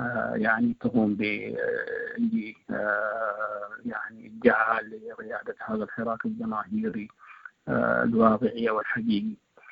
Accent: Sudan; هذا جهد يعني أن نكون متواضعين أمامه كلنا كسودانيين

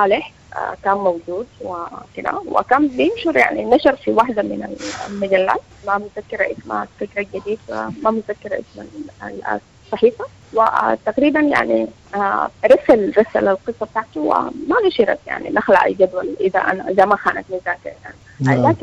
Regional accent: Sudan

